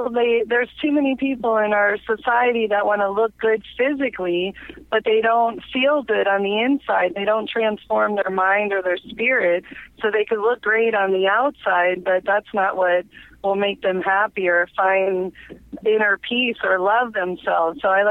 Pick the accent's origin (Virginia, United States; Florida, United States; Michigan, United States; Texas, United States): Florida, United States; Miami; also born or lived in California / Boston, United States; I was born and raised in Miami. I moved a couple times to California and Boston. I went to college, but ended up at University of Miami and ended up living back in Florida.